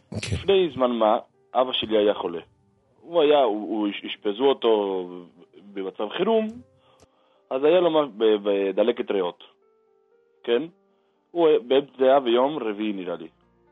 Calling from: Argentina; אני מתקשר מארגנטינה.

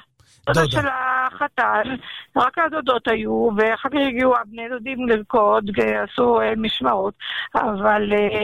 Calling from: Jerusalem, Jerusalem District, Israel; מירושלים.

